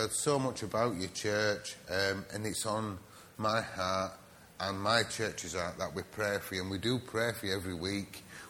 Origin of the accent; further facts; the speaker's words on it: Bradford, Yorkshire and the Humber, United Kingdom; I'm from Bradford.